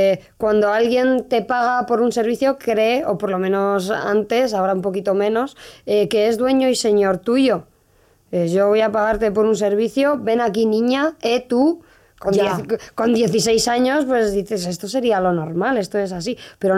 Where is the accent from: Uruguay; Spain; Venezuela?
Spain; Community of Madrid; sí que me he criado en un barrio muy conflictivo. Yo inicialmente en mi adolescencia yo me crié en Pan Bendito y ahí pues había más de un conflicto.